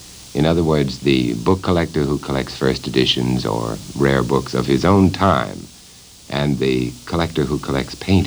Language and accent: English; Missouri, United States; You see, I'm from Missouri, and that's Indian country